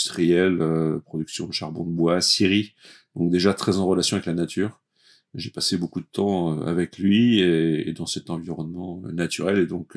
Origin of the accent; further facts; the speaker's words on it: Bourgogne-Franche-Comté, France; bourguignon d'origine en fait, je suis né en Côte d'Or, j'ai grandi dans Lyon, pas très loin de Chablis, et donc c'est vraiment ma région